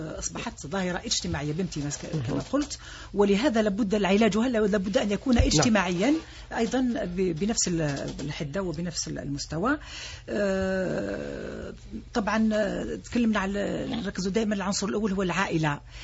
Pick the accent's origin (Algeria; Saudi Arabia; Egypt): Algeria; التي يعني نعم بها احنا كجزائريين من خلال قيمنا وكذا